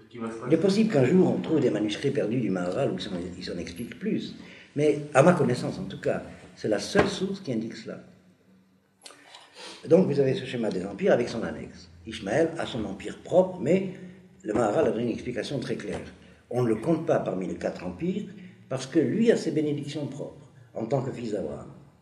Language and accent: French; Algeria; Chez nous, une ville pas loin de l'Espagne, alors là, comment ça se passait l'identité? On parlait l'arabe, c'était la langue du pays.